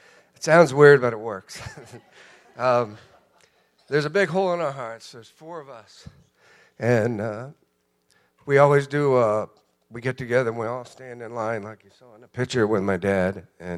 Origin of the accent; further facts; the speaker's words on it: Ireland; And we're Irish.